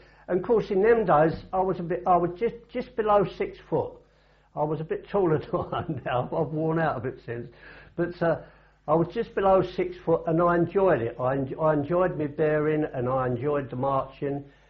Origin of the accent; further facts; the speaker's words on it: England, United Kingdom; To me as an Englishman